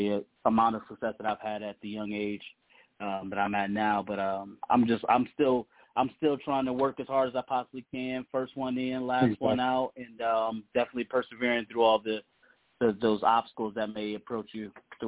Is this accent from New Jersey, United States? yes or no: no; Columbus, Ohio, United States; Unfortunately, I'm from Columbus, Ohio. I'm not a Buckeye. I'm a Wolverine